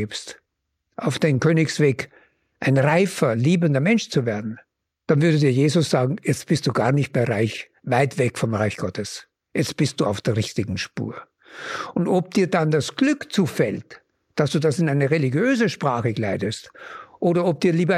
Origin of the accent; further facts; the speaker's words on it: Upper Austria, Austria; Ich habe als Kind gelernt, dort wo ich groß geworden bin, im oberen Mühlviertel